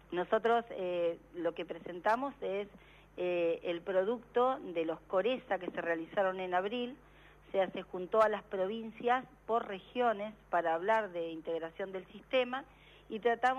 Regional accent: Santa Cruz, Argentina; soy santacruceña

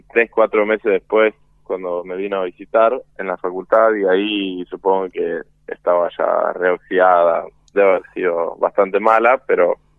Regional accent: Norway; Spanish is a second language; yo no soy de por acá, soy de Noruega originalmente

